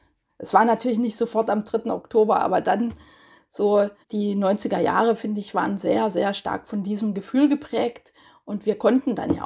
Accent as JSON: {"language": "German", "town": "Görlitz", "region": "Saxony", "country": "Germany", "tie": "born or raised there", "also_born_or_lived": "Leipzig", "said": "Also ich komme aus Görlitz und bin auch immer gerne weil ich da Verwandtschaft hatte, nach Leipzig gefahren und hatte schon von daher eine Verbindung zu der Stadt, bin sogar da geboren."}